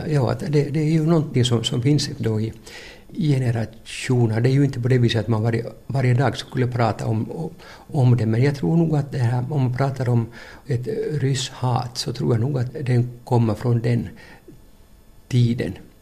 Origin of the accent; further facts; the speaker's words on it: Finland; egentligen så är jag nog inte svensk, utan jag kommer från Finland.